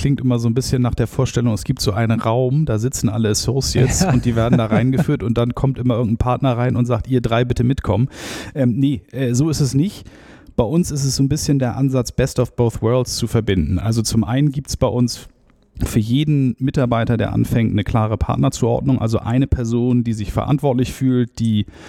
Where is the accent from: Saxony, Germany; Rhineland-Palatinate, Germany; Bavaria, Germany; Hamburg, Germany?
Hamburg, Germany; ich bin sogar Hamburger Urgewächs, also ich bin in Hamburg groß geworden und zur Schule gegangen